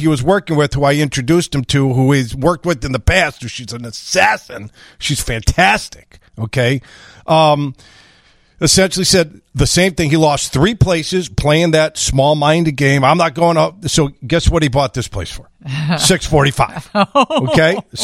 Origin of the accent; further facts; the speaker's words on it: Brooklyn, New York, United States; I was born in Brooklyn. I'm from New York.